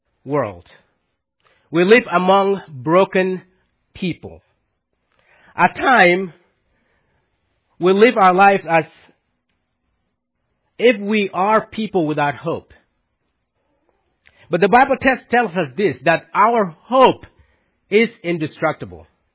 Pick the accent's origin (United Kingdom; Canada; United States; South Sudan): South Sudan; the civil war broke out in my hometown in South Sudan.